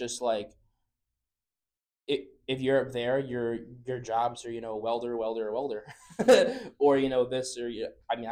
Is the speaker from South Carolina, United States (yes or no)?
yes; South Carolina, United States; also born or lived in Tampa, Florida; Because like being up in a small town in South Carolina, I was born in Tampa, but I moved up there in fifth grade.